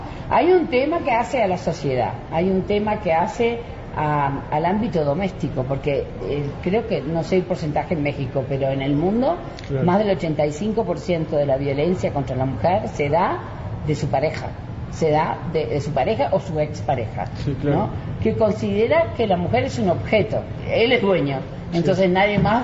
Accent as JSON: {"language": "Spanish", "country": "Uruguay", "said": "En mi país eso pasó, generó muchísimos empleos, y bueno, y Uruguay hoy en día cuenta con un sistema nacional de cuidado"}